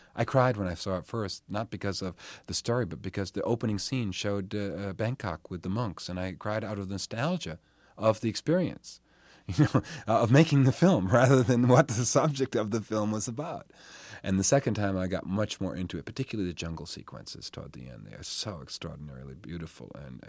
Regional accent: United States; I'm still an American.

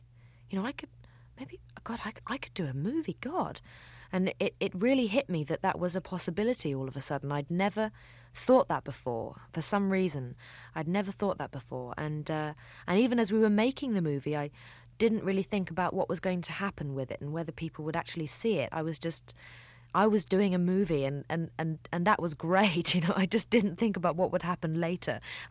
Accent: Reading, South East England, United Kingdom; when I was working in a deli in Reading, which is my hometown

